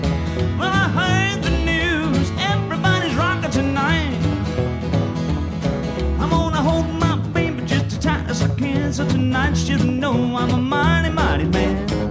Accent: McKinney, Texas, United States; also born or lived in Texarkana; Well, originally born and raised in Texarkana, and then I grew up, went to school in McKinney, Texas, which is just right outside of Dallas.

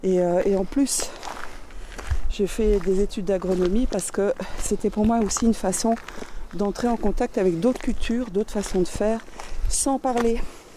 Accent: Brittany, France; je suis un mélange puisque je suis bretonne et je suis d'origine allemande de l'Est, puisque ma mère était de l'ex-RDA. … donc voilà, une origine diversifiée, européenne.

